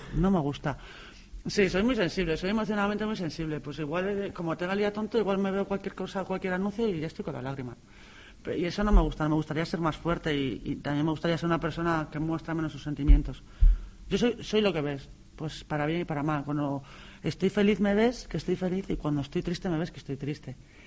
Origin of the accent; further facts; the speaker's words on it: Galicia, Spain; Yo me da igual, yo quiero un cocido gallego. No, sí, soy muy de mi tierra, de mi comida, de mis playas, de mi gente. Soy un poco así, ¿no? Muy morriñenta, como digo yo. Me encanta estar en Galicia